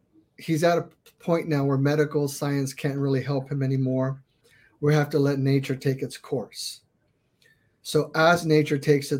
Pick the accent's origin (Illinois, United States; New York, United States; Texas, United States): Texas, United States; since I'm from Texas, I requested Fort Sam Houston so I could be close to family.